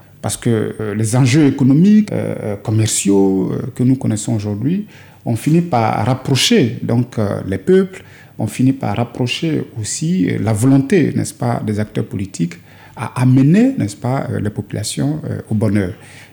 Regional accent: Côte d’Ivoire; Ben, nous sommes des Ivoiriens

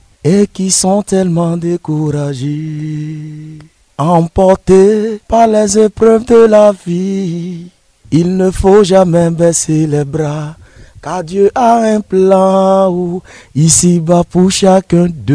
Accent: Mayako, Côte d’Ivoire; J'ai mon père qui vient de la région du Gbeke, précisément de Ndiébonois. Mais moi, je suis né à Mayako, j'ai grandi à Mayako, toute la famille, tous les amis me connaissent en tant que quelqu'un qui a grandi à Mayako.

